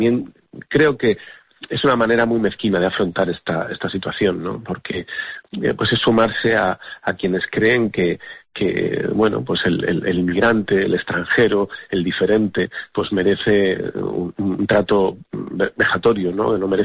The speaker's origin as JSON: {"language": "Spanish", "region": "Castile and León", "country": "Spain", "said": "yo de donde vengo, Castilla y León"}